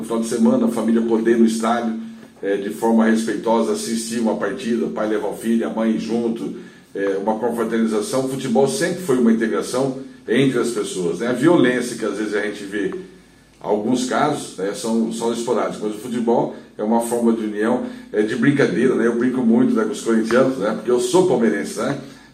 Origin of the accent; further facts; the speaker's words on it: Corumbá, Mato Grosso do Sul, Brazil; A minha terra, Corumbá, é um celeiro de jogadores, sempre foi